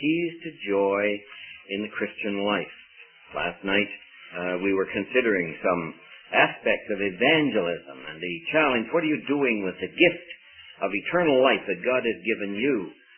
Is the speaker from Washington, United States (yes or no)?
yes; Seattle, Washington, United States; My wife and I grew up in Seattle, Washington.